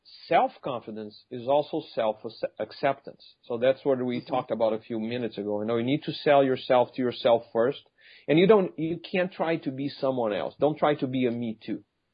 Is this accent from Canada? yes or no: no; Brazil; now in United States; I'm originally from Brazil, and over there, money is not seen like it's seen here in the U.S.